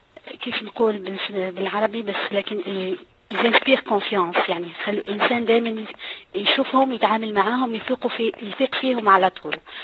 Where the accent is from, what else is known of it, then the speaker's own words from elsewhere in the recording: South Algeria, Algeria; أصلي من الجزائر، من جنوب الجزائر، لست من جبال القبائل ولكن من جنوب الجزائر، وهناك معروف ان في اصل عربي اكثر من اي منطقة موجودة في الجزائر.